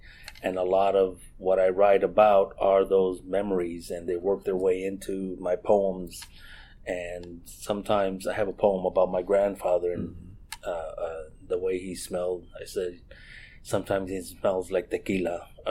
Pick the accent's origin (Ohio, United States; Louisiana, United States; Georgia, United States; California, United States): Ohio, United States; Just because I remember growing up in Ohio, we didn't have cable.